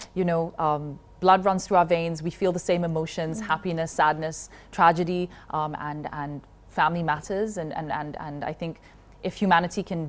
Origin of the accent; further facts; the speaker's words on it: Malaysia; It's that you sit here today because you choose to, as a woman, as a Malaysian woman, and same with me.